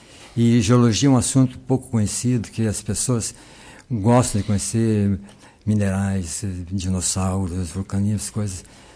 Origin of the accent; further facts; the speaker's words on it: Lagoa Vermelha, Rio Grande do Sul, Brazil; moved away as an adult; Então, eu saí de Lagoa Vermelha mesmo, posso dizer assim, desliguei em 71.